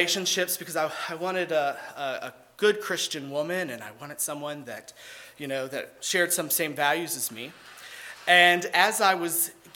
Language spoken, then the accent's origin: English; West Virginia, United States; Anyway, so my wife and I met. I grew up in a small community in West Virginia. We lovingly refer to it as the Holler because it